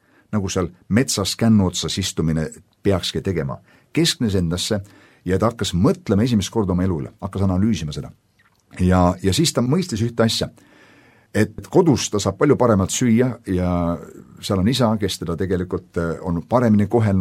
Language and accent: Estonian; Uulu, Pärnu County, Estonia; Ma mäletan, kui Uulus ma kasvasin üles väikses külas seal